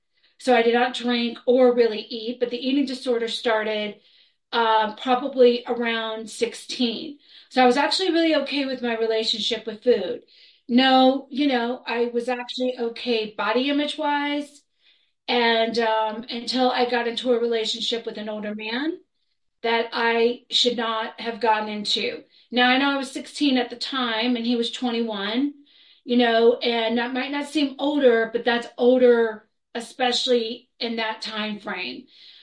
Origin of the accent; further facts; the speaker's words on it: Florida, United States; also born or lived in New York; So I come from the East Coast. I was born in New York, but I grew up in Florida